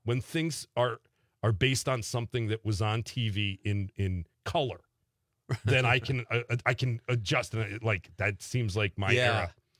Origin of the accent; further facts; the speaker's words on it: New York, United States; when I was a kid growing up in New York, I was a Mets fan in the 80s